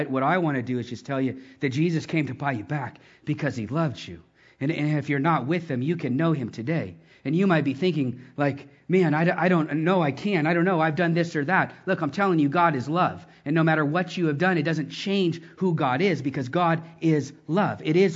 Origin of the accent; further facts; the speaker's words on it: Texas, United States; I'm from Texas, man. I don't know how y'all do it here.